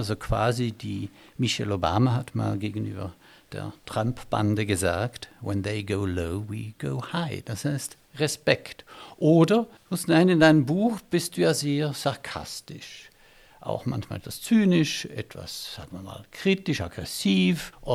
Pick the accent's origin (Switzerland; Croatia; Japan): Switzerland; ich habe die deutsche Staatsbürgerschaft angenommen, als Schweizer